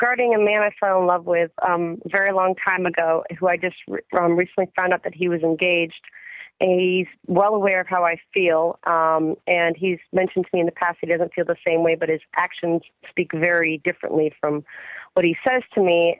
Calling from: New York, United States; I'm calling actually from the New York area.

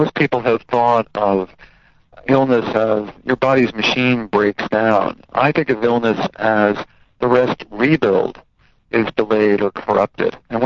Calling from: Sarasota, Florida, United States; Sarasota, Florida.

